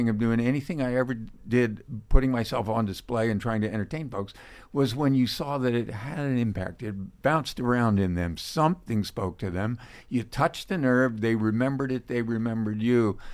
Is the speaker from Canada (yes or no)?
no; Philadelphia, Pennsylvania, United States; I grew up in Philly, so I knew all the Philly.